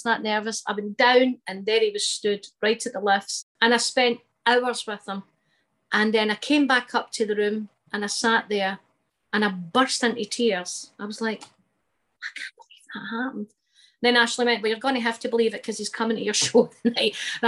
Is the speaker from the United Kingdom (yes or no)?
yes; Scotland, United Kingdom; I'm a Scottish comedian.